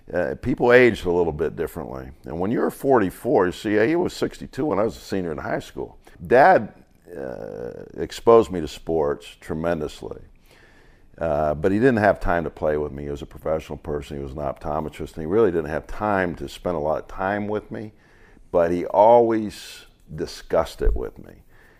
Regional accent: Warren, Ohio, United States; I grew up in Northeastern Ohio, where I grew up, was a huge football area.

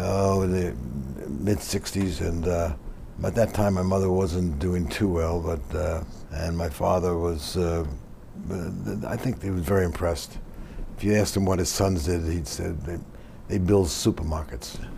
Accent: New York, United States; now in Indiana, United States; "Come on, I'm from New York. I don't have to come out to Indiana."

